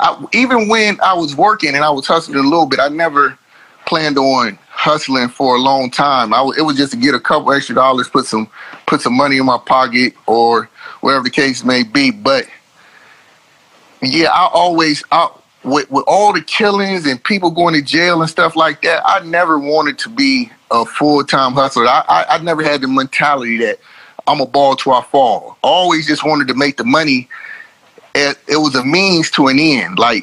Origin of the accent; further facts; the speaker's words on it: Youngstown, Ohio, United States; Well, just growing up in Youngstown, it was, you know, it was hard.